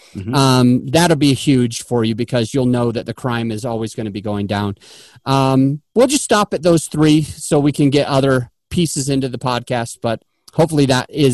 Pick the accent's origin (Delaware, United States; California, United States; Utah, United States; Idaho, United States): Utah, United States; Kaysville; now in Denver, United States; I'm from Utah. I lived in Kaysville, Utah. I live in Denver now, but I lived in a place called Kaysville, Utah. I grew up, went to Davis High School.